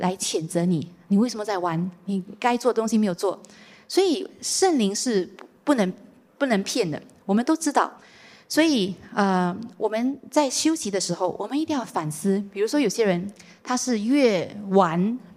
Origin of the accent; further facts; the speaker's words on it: Singapore; 我们新加坡人都讲我们很忙